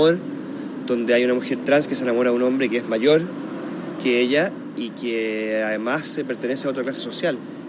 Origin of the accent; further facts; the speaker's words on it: Chile; cómo somos como sociedad, como chilenos, como cuánto nos cuesta aceptar a los que son distintos